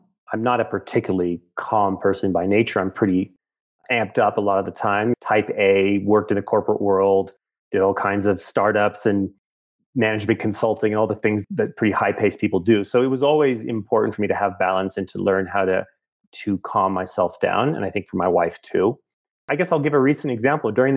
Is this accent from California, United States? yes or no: yes; California, United States; I grew up first in Southern California, and then I went to both college and grad school in the Bay Area in Northern California.